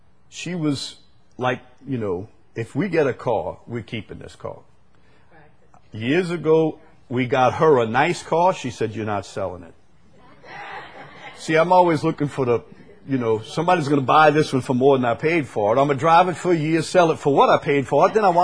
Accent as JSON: {"language": "English", "region": "Louisiana", "country": "United States", "tie": "born or raised there"}